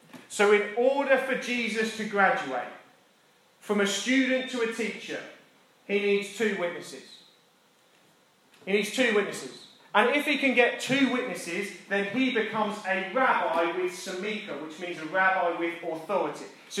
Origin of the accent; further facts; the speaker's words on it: East of England, United Kingdom; Because I'm also from Essex